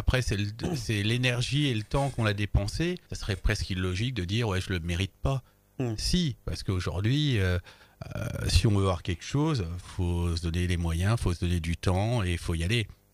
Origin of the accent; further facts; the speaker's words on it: Centre-Val de Loire, France; non, non, du tout, je suis de la Touraine.